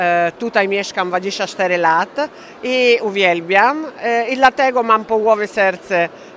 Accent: Emilia-Romagna, Italy; Polish is a second language; Bo jestem Włoszka i reprezentuję region Emilia-Romagna.

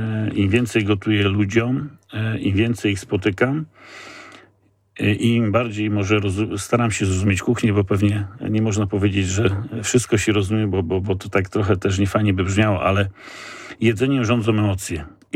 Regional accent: Przeźmierowo, Greater Poland Voivodeship, Poland; No jestem z Przyźmierowa de facto pod Poznaniem, czyli jesteśmy faktycznie ze stolicy Wielkopolskiej, właściwie ze stolicy części zamiennych, bo Przyźmierowi była pierwsza giełda samochodowa.

